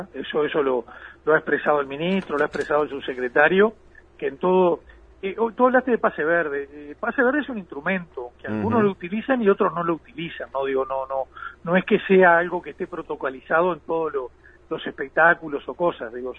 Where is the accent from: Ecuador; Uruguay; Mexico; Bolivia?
Uruguay; pero como uruguayo e integrante de este gobierno, estoy enormemente orgulloso de que el Uruguay pueda dar este paso.